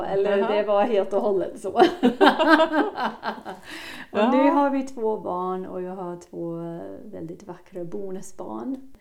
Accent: Melbourne, Victoria, Australia; Swedish is a second language; also born or lived in London; now in Sweden; jag är storstadstjej, jag kommer från Melbourne.

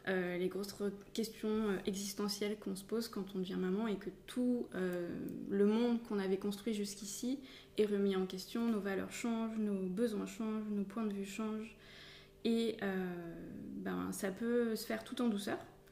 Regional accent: Hauts-de-France, France; c'est la Picardie. D'accord. Et du coup, un département qui ressemble à la Mayenne, l'Aisne, très agricole

